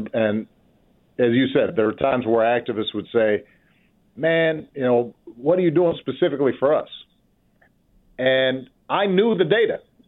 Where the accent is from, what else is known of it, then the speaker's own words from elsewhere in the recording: Hawaii, United States; She's, you know, she thinks because I grew up in Hawaii that I'm more chill.